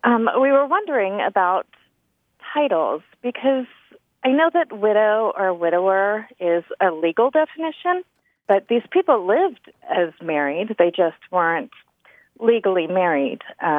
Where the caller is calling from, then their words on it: Reno, Nevada, United States; I'm from Reno, Nevada.